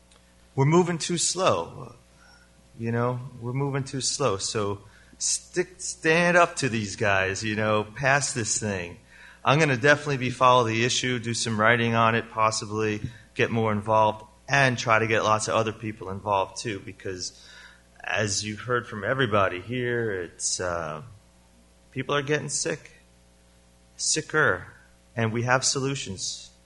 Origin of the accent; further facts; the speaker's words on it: New Jersey, United States; I grew up in Central Jersey